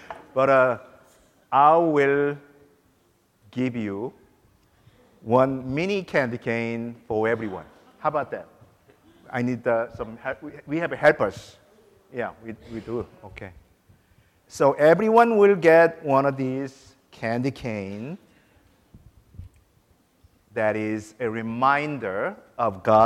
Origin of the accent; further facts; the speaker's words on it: South Korea; Even I'm from Korea. I enjoy the candy cane always at Christmas time.